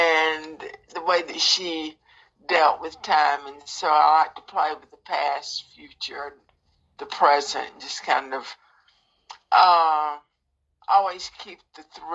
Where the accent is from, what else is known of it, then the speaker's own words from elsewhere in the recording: Alabama, United States; I mean, I'm originally from the Appalachian South. I grew up in, was raised and grew up in the foothills of North Alabama during the 60s